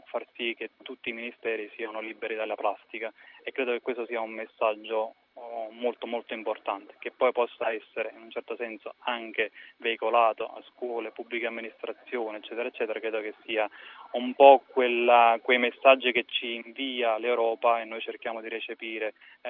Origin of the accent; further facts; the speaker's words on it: Campania, Italy; nella mia terra, che è terra di ecomafia, io vengo dal famoso triangolo della morte, o più comunemente chiamato terra di fuochi